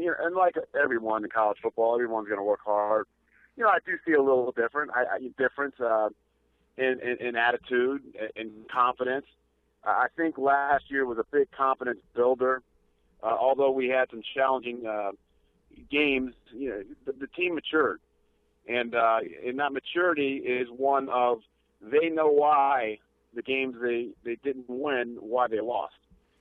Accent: Florida, United States; I'm from Florida. I grew up there.

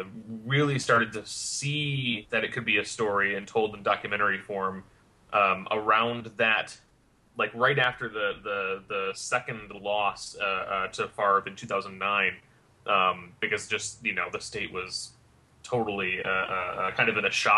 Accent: Wisconsin, United States; I grew up a Packers fan, as I stated in the film. I grew up in Wisconsin, and studied film in Los Angeles

